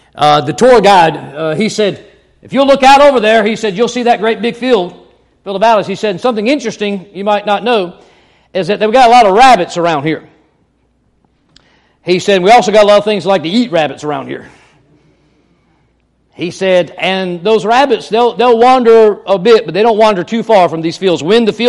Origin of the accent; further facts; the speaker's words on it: Ireland; I'm Irish. You know how we are.